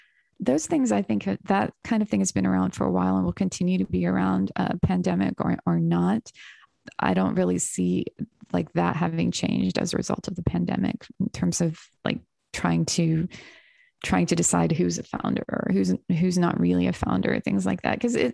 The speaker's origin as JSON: {"language": "English", "region": "North Carolina", "country": "United States", "tie": "born or raised there", "lives_now": "Austin, United States", "said": "I grew up in North Carolina. I live in Austin."}